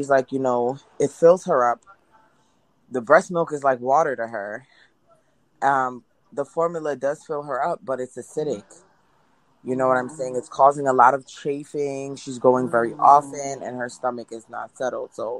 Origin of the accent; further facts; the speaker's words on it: Jamaica; But my mom, you know, we're Jamaican, so she's like, you have to breastfeed, you have to breastfeed.